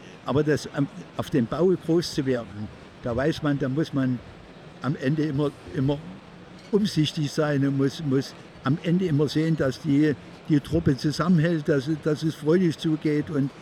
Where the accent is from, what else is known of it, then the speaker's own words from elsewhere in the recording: Kunersdorf, Saxony, Germany; Aber ich bin eigentlich natürlich in der Randzone von Dresden. Ich bin in Kunersdorf, ist mein Heimatdorf gewesen, war seine Baugeschäft meines Vaters. Und da bin ich in Schönfeld die Grundschule gegangen.